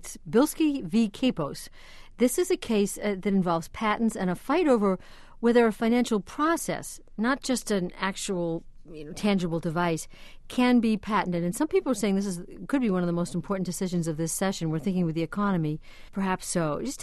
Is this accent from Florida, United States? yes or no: no; New York City, New York, United States; and I am a New Yorker, so it's hard to believe that the city had an inferiority complex.